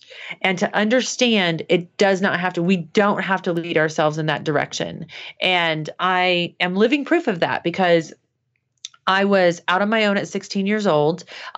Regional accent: Midwest, United States; when I was growing up, and I was growing up in the Midwest, there was sort of this Christian belief system where I lived

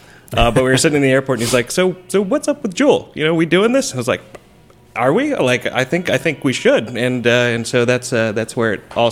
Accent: Bloomington, Indiana, United States; So when I lived in... I grew up in and around Bloomington, Indiana.

